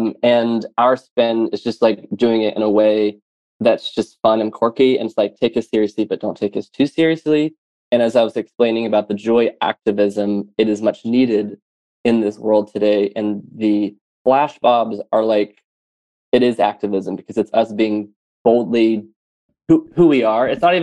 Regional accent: the South, United States; And I grew up in the South, so whenever I'd play baseball and I'd go up to bat

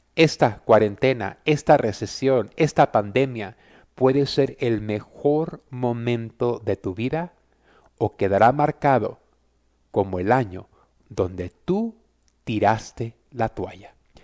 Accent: San Pedro, California, United States; born there; porque nací en San Pedro, California, aquí toda la gente está amargada.

